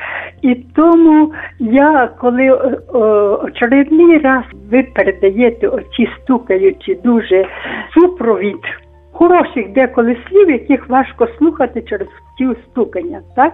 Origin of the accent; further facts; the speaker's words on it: Lviv, Lviv Oblast, Ukraine; я зі Львова.